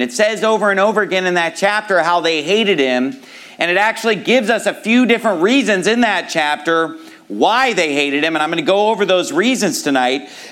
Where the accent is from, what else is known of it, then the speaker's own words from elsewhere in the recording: Sacramento, California, United States; it's good to be preaching in my hometown, Sacramento, California, where I was born and raised